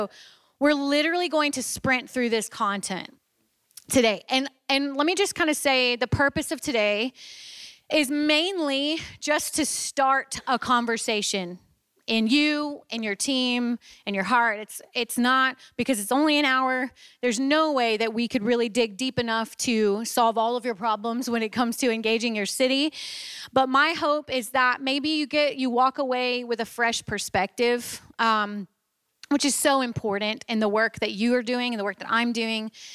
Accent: Louisiana, United States; And I always say that I'm from Louisiana and it's always crickets.

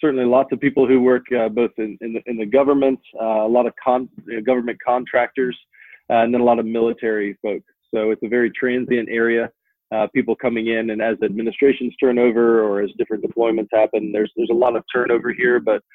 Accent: Berkeley Springs, West Virginia, United States; also born or lived in Texas; I grew up in Berkeley Springs, West Virginia. It's about 2 hours west of here.

